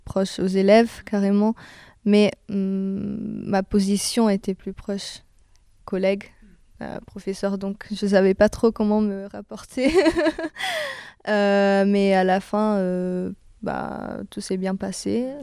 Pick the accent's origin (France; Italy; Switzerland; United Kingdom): Italy; French is a second language; j'ai 20 ans et je suis italienne.